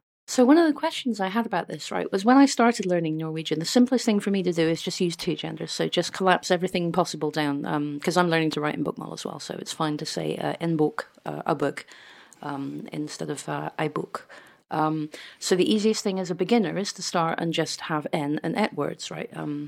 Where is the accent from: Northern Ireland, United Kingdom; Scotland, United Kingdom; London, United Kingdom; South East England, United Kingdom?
Scotland, United Kingdom; Because I'm from Scotland, and you know, that's what we do, I guess.